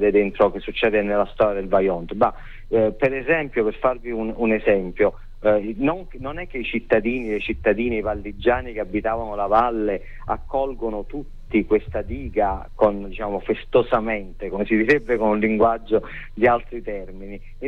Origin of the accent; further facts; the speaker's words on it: Naples, Campania, Italy; io poi l'accento probabilmente mi tradisce, non sono esattamente di Verona, ma sono napoletano